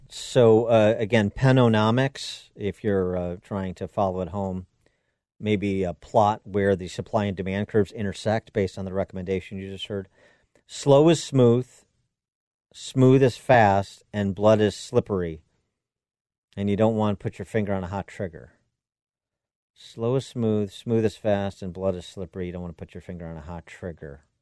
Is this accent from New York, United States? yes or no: no; Chicago, Illinois, United States; In my hometown of Chicago